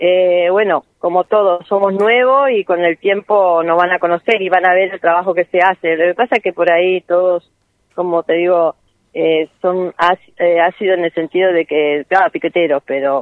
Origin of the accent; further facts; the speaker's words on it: Argentina; he vivido en varias provincias, soy argentina, nací acá, vine a vivir ahora acá